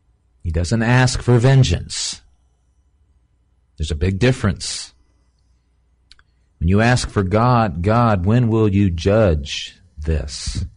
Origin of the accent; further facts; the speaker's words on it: United States; We believe that we, as a birthright, as an American, we have a right to certain things.